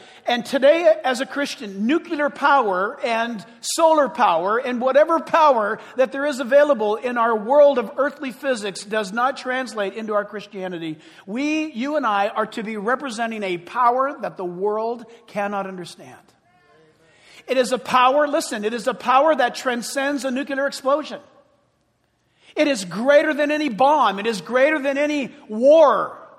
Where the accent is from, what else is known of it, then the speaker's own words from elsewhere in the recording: San Diego, California, United States; also born or lived in Orange County; I grew up in San Diego and in Orange County.